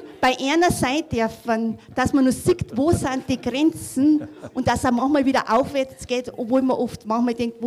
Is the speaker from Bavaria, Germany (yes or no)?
yes; Bavaria, Germany; Ich muss dem Herrgott eigentlich danken, dass es sowas gibt wie Sie bei uns in Bayern